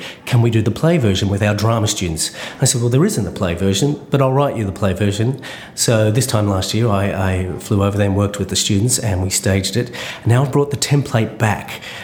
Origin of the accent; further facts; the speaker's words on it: Australia; I thought it's probably not my place as an Aussie author